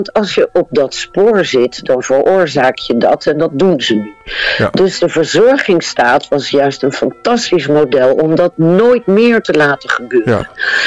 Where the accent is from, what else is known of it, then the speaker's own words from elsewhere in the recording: Netherlands; ik weet niet meer wat ik met mijn vaderland aan moet. Echt, ik weet het niet meer. Ik bekijk het op 3000 kilometer afstand en ik snap er helemaal niets meer van.